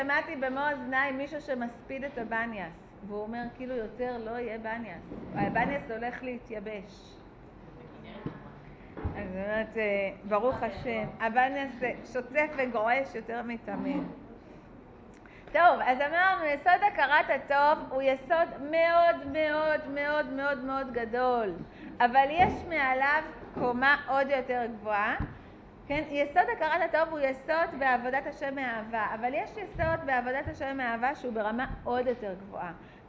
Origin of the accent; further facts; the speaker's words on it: Beersheba, Southern District, Israel; אני במקור מבאר שבע, פעם ראשונה שהייתי פה, כאילו זה היה וואו.